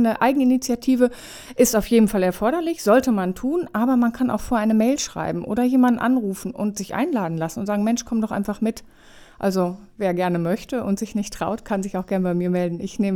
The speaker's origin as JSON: {"language": "German", "region": "North Rhine-Westphalia", "country": "Germany", "said": "ich bin vor gut zwei Jahren hier in die Gegend gezogen. Ich komme aus Nordrhein-Westfalen"}